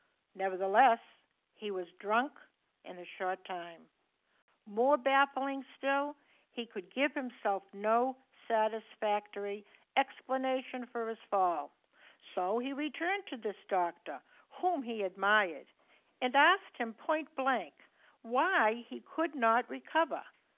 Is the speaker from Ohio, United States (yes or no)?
no; Massachusetts, United States; I'm from Massachusetts.